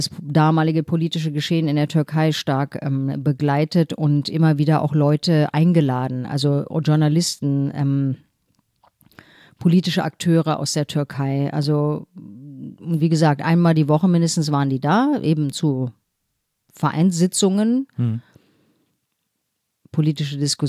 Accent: Berlin, Germany; Und ich bin aber sozusagen in Steglitz aufgewachsen.

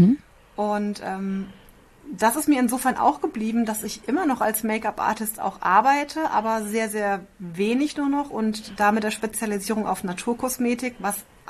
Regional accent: Bavaria, Germany; Ich bin aus der Rhein-Main-Ecke, kann man sagen, Rhein-Main-Gebiet bei Aschaffenburg und bin jetzt 39, wohne seit einem guten halben Jahr hier mit Mann und unserem süßen Hund.

